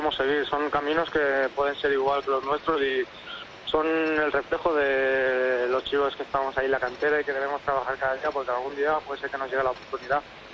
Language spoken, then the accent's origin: Spanish; Calaf, Catalonia, Spain; era muy pequeño iba con un balón siempre pegado a los pies. Empecé desde muy pequeñito en el equipo de mi pueblo